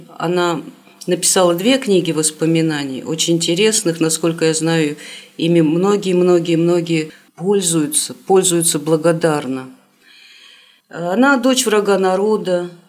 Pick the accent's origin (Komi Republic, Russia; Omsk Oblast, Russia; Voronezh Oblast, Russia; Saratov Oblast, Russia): Komi Republic, Russia; Vorkuta; Я родилась в Воркуте.